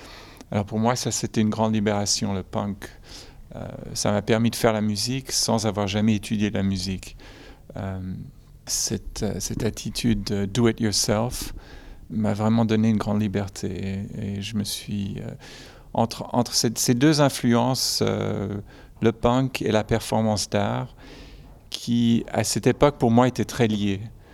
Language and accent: French; Geneva, Switzerland; moved away as an adult; J'ai quitté Genève, où j'ai grandi. Je suis de double nationalité, américain et suisse.